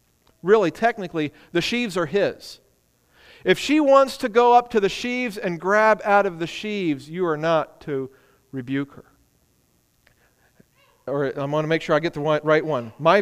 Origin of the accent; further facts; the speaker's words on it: United States; great, I'm an American. You know, 5.8 gallons.